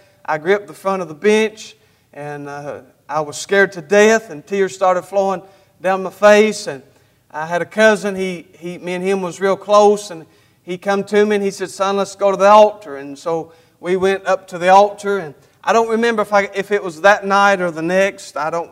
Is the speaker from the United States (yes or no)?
yes; United States; I was raised in Allen County in the community where I live at now. I was raised there all my life, and my mom and my dad.